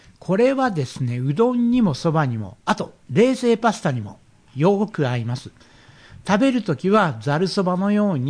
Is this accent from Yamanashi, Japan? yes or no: no; Kagoshima, Japan; moved away; 僕の出身地である鹿児島では完全にわさびが主流です。